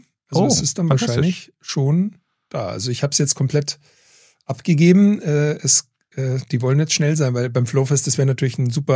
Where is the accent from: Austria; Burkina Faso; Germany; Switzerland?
Germany; Weilheim, Bavaria; Also meine Heimatstadt auch noch. Kleine Stadt, also super Zufall wieder.